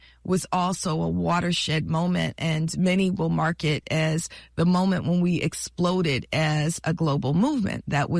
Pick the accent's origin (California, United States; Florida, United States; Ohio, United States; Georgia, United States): California, United States; Oakland; learned so much from my upbringing in East Oakland. I'm not, yes, from the hills. I'm from East Oakland.